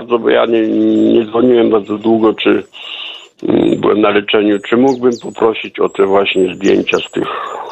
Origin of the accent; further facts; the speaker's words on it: Potok Wielki, Lublin Voivodeship, Poland; ja pochodzę ze wsi, spod Janowa Lubelskiego, Potok Wielki